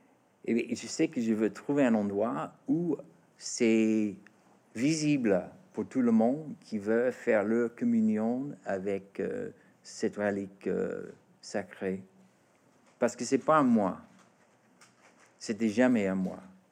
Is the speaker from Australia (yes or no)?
yes; Australia; French is a second language; c'est exactement comme une sculpture où j'ai grandi en Australie